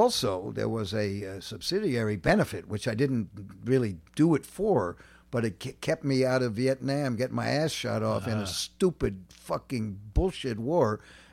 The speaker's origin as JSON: {"language": "English", "town": "Manhattan", "region": "New York", "country": "United States", "tie": "born or raised there", "said": "I grew up in Manhattan, a block of cement, and then all boys for 13 years at Trinity School."}